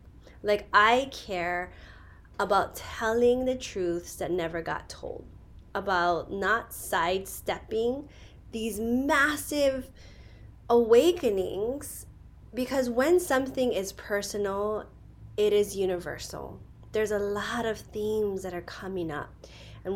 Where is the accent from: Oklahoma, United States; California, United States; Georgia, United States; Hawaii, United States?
Hawaii, United States; as a Pacific Islander, as a Hawaiian woman, as mixed, as a mother who is entering midlife